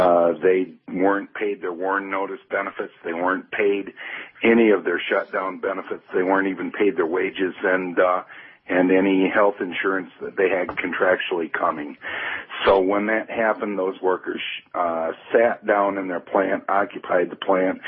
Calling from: Southfield, Michigan, United States; I'm calling from Southfield.

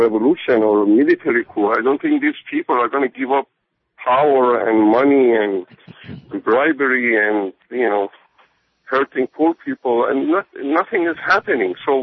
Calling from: Los Angeles, California, United States; I'm calling from Los Angeles.

